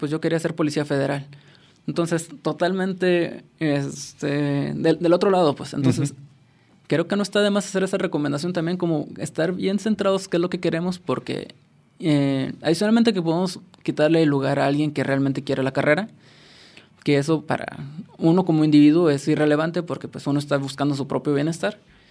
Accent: Tuxtla Gutiérrez, Chiapas, Mexico; moved away; yo soy de Tuxtla Gutiérrez, de Chiapas. Si hubiera yo tenido esa mentalidad, me hubiera yo quedado en Chiapas y no tendría, nunca hubiera yo salido de allá.

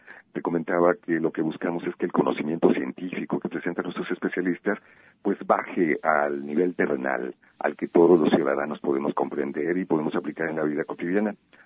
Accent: Arandas, Jalisco, Mexico; Yo soy originario de una región, soy de los Altos de Jalisco, en Arandas, y valoro muchísimo la cultura regional.

